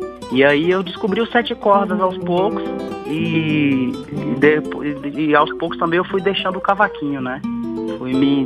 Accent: Minas Gerais, Brazil; also born or lived in São Paulo; Eu nasci em São Paulo e fui criado em Minas Gerais pela minha família, sabe?

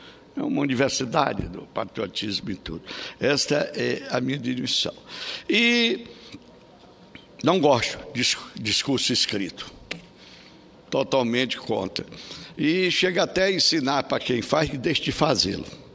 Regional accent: Piauí, Brazil; gente só é faz de conta que eu sou do Piauí, sou machão, não, nós somos humanos. Mas imagina você de sair lá do Piauí, do interior, se formar

